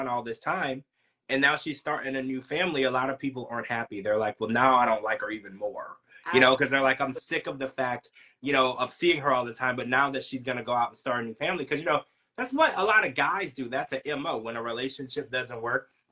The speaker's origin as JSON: {"language": "English", "region": "Louisiana", "country": "United States", "tie": "born or raised there", "said": "I was raised in Louisiana as a Christian boy, Seventh-day Adventist Christian boy."}